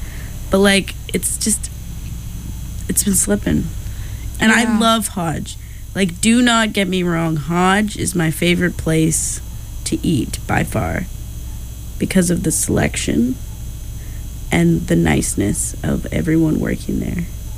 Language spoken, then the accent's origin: English; Canada; I am Canadian.